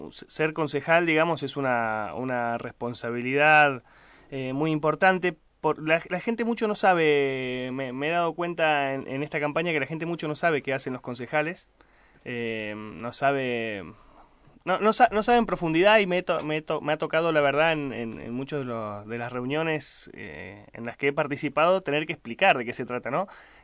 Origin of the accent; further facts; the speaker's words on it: San Luis, Argentina; soy de San Luis y trabajo hace, te diría, más de 10 años dedicado a la política y a las cuestiones sociales.